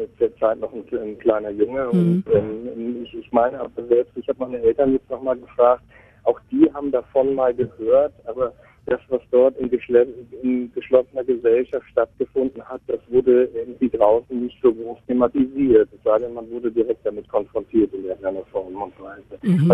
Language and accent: German; Diepholz, Lower Saxony, Germany; born there; dass der Freistadt tatsächlich nur 5 Kilometer entfernt von meinem Geburtsort Diepholz ist.